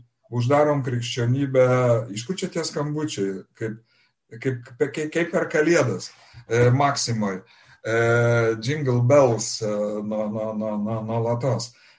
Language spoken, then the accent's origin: Lithuanian; Samogitia, Lithuania; Aš esu iš Žemaitijos, aš iš visų, jūs lietuviai patys susitvarkykit savo santykius